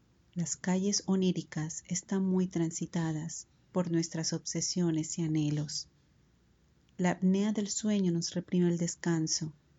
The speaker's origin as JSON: {"language": "Spanish", "town": "Santa Marta", "region": "Magdalena", "country": "Colombia", "said": "soy de Santa Marta, Colombia"}